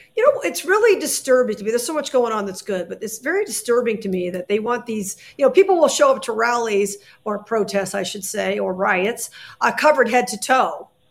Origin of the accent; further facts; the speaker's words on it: Las Vegas, Nevada, United States; I think some people know that I'm from Vegas